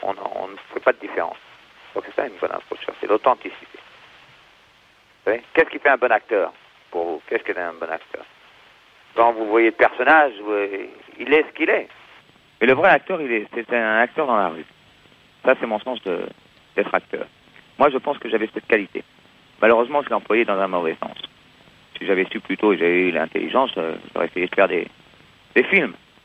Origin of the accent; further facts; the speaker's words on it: France; accent: French; je suis français, fier de l'être, de surcroît. Mais avec un accent, même en anglais, que je parle en anglais couramment, je reste cet accent français.